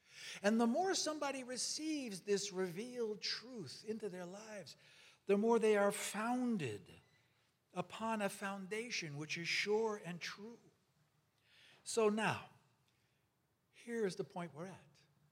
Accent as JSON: {"language": "English", "town": "Brooklyn", "region": "New York", "country": "United States", "tie": "born there", "said": "As my mother always said to me, I was born in Brooklyn."}